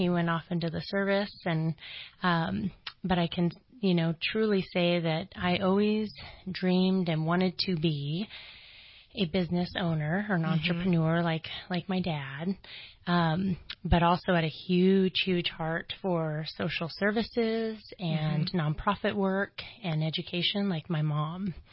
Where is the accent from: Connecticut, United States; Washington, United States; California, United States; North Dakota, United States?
California, United States; I'm from Shasta County, six generations deep